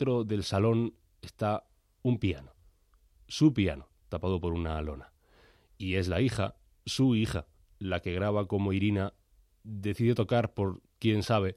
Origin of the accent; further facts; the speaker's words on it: Albolote, Andalusia, Spain; yo empecé en la radio de mi pueblo, esto queda muy granadino además, en una radio que se llamaba Radio Albolote, que era la radio del pueblo donde yo vivía, hace 6 años.